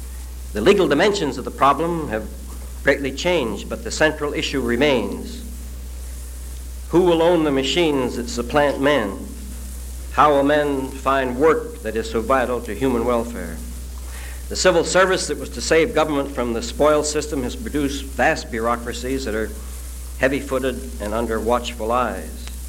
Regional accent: Yakima, Washington, United States; Those who live in the average American town, such as my hometown of Yakima, have no chance of getting an accurate measure of the world problem.

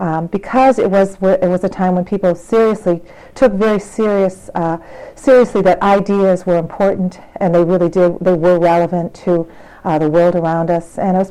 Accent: Dearborn Heights, Michigan, United States; also born or lived in Detroit / Livonia; I was born in Detroit. I went to school, public schools in Dearborn Township, would be Dearborn Heights. Actually, I didn't. I went to Catholic school. I went to Divine Child Catholic School until I was about in fourth grade, and then we moved to Livonia.

